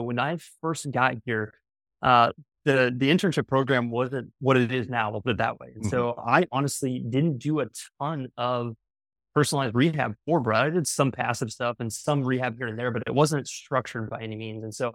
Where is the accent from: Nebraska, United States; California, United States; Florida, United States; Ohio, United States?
Nebraska, United States; now in Troy, United States; I'm from Nebraska originally, a little tiny town, and somehow found my way to Troy, Missouri, and the rest is history.